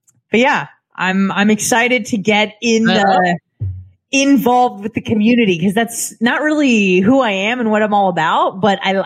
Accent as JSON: {"language": "English", "town": "San Diego", "region": "California", "country": "United States", "also_born_or_lived": "Santa Barbara", "said": "She goes, \"I'm from San Diego.\" And I'm like, \"I'm from San Diego.\""}